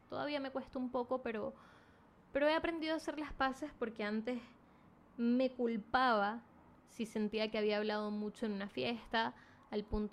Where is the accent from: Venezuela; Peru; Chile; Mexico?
Venezuela; Venezuela, el país en el que yo crecí y nací, de donde soy, es un país muy complicado socialmente.